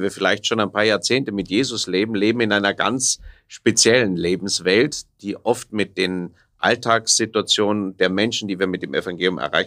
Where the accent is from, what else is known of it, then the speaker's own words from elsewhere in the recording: Rhineland, Germany; Ich bin ein Rheinländer